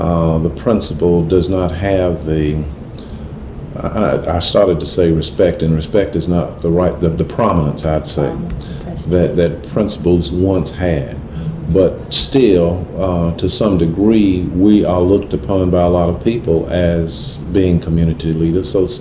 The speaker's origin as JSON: {"language": "English", "town": "Greensboro", "region": "North Carolina", "country": "United States", "tie": "born or raised there", "said": "I grew up in Greensboro and wanted to be a teacher from an early age because of the influence of my former teachers"}